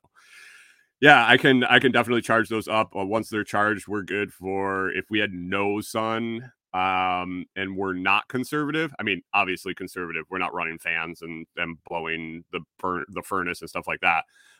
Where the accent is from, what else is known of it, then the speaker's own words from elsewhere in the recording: New York, United States; We had baseboard heat growing up in New York.